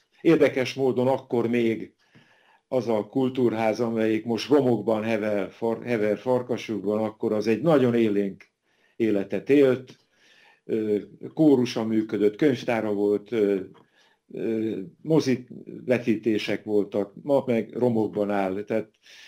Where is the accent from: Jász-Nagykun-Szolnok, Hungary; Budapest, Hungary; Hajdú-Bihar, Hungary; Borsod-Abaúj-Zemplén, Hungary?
Borsod-Abaúj-Zemplén, Hungary; Ózd; 55-ös születésű vagyok. Ózdon születtem, Ózd egy nagyipari város volt a rendszerváltás előtt, de Óznak is egy olyan kerületében éltem az életemet, ami egy bányásztelepülés volt.